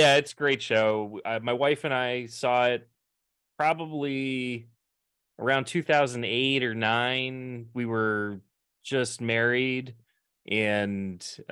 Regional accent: New York City, New York, United States; I'm just jealous you're going back to my hometown. I was born in New York City.

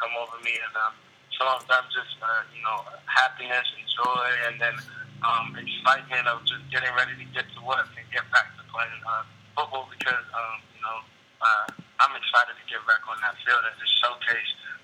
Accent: Texas, United States; just knowing that where I came from and being from Texas and getting a chance to do that.

